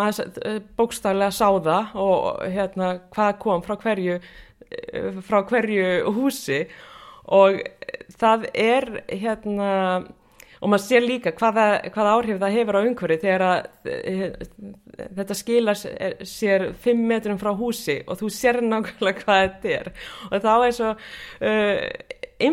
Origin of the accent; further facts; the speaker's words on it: Drangsnes, Westfjords, Iceland; ég alinn upp á Drangsnesi á Ströndum og leikvöllurinn minn var fjaran.